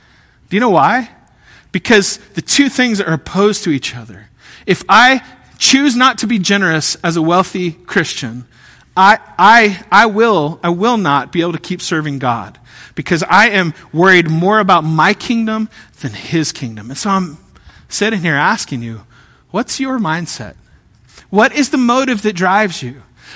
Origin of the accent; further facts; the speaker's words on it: Kansas, United States; I grew up in Kansas, way out in western Kansas. Like I was an hour from Colorado and an hour from Oklahoma